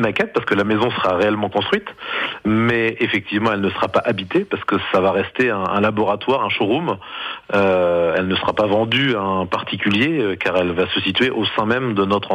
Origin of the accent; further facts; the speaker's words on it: Alençon, Normandy, France; On est tous originaires d'Alençon.